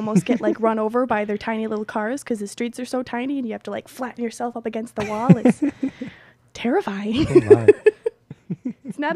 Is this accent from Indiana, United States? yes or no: no; Wisconsin, United States; And it's really exciting to say that we were, not just from Wisconsin, but, like, where it's warm.